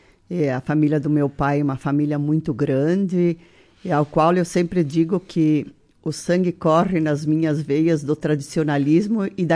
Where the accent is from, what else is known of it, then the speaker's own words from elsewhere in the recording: Marau, Rio Grande do Sul, Brazil; also born or lived in São Paulo da Cruz; Sim, nasci em São Paulo da Cruz, mas ainda pequena vim morar na cidade, porque nasci no ano da emancipação de Marau, né?